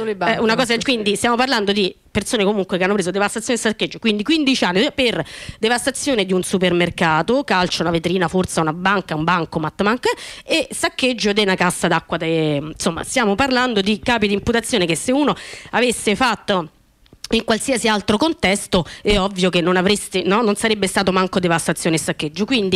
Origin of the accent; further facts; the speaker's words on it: Rome, Lazio, Italy; Io vengo da Roma Nord, vengo dal Pasteur